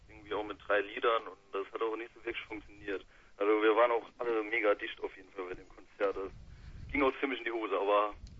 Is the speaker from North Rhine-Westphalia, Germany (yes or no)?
no; St. Ingbert, Saarland, Germany; Ursprünglich kommen wir aus St. Ingbert, im Saarland ist das, ein kleines Kaff.